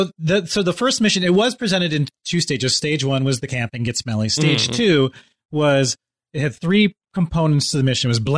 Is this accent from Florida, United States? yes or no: no; Michigan, United States; growing up in the Midwest in like West Michigan, camping was like just part and parcel of the experience.